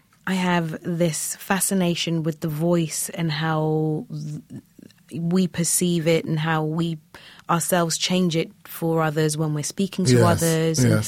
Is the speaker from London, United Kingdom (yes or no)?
yes; London, United Kingdom; I'm from London, born and bred. My parents are both Nigerian. And I guess the African background is very emotional anyway.